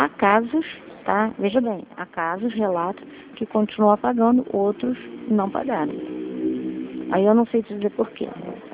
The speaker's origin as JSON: {"language": "Portuguese", "town": "Saquarema", "region": "Rio de Janeiro", "country": "Brazil", "tie": "born or raised there", "said": "Minha terra. Saquarema é minha terra, mas eu tô quase todo final de semana aí."}